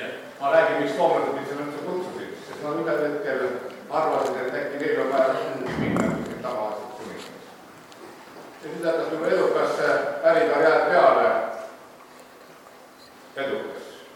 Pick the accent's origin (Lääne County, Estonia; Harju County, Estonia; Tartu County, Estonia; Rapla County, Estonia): Harju County, Estonia; Tallinn; Juured on Kullamaal, vanaisa ja vanaema varusse. Tulin Tallinnast maal elama.